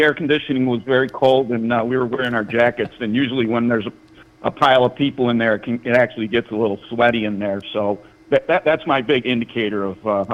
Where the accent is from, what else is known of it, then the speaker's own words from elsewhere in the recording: Rochester, New York, United States; tournament was in Rochester, it brought a tear to my eye. Let's put it that way. I was so proud of my hometown.